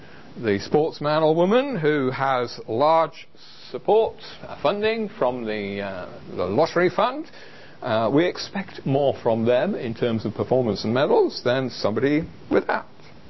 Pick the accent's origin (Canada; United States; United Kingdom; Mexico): United Kingdom; and being British we moan about the weather